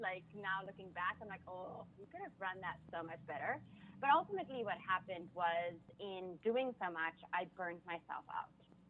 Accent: South Africa; born there; So, yeah, I was born in South Africa.

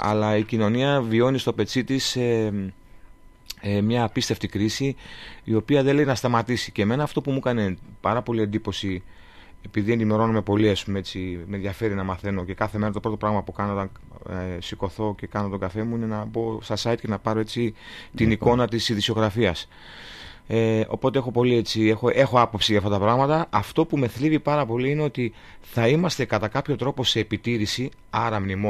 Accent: Greece; Επειδή είμαι Έλληνας, επειδή έχω ταξιδέψει πάρα πολύ

